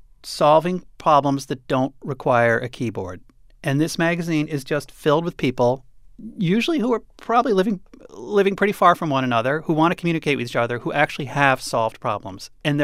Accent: New York City, New York, United States; I grew up in New York City.

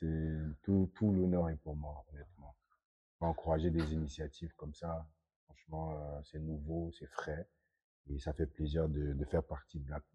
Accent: South, Cameroon; je suis originaire du Sud et du Cameroun.

